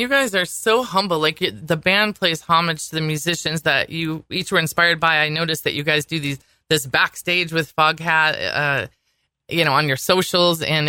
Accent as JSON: {"language": "English", "town": "Chicago", "region": "Illinois", "country": "United States", "said": "So I'm from Chicago … of course."}